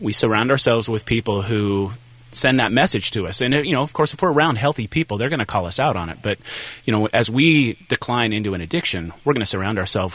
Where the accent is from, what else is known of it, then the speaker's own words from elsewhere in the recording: Arizona, United States; moved away; Well, what happened was my I grew up in Arizona.